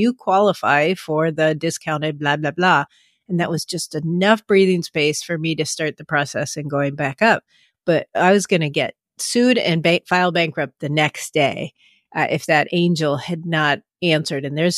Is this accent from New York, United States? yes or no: no; California, United States; Now, obviously, growing up in the Bay Area, those are not correct numbers